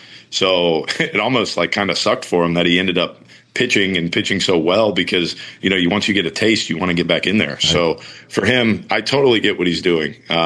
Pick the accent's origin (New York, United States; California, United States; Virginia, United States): Virginia, United States; I get it. I'm from Virginia. it's not the most Italian thing in the world, but we're honoring where we came from.